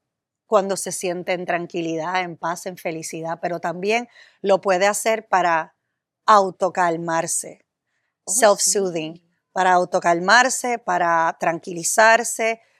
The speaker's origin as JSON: {"language": "Spanish", "country": "Puerto Rico", "tie": "born or raised there", "said": "Nosotros nos criamos, especialmente en Puerto Rico, eso se da mucho."}